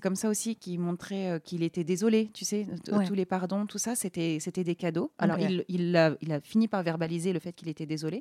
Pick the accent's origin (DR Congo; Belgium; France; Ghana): France; Normandy; on partait vers chez moi en Normandie.